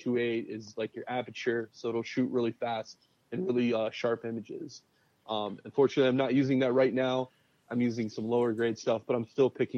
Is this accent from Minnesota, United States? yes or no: no; Maquoketa, Iowa, United States; also born or lived in Dubuque; I'm originally from Maquoketa, Iowa. I moved away for a little bit. I've lived in Chicago. I've been in San Antonio. And for the last, I want to say like 10 years, I lived in Dubuque.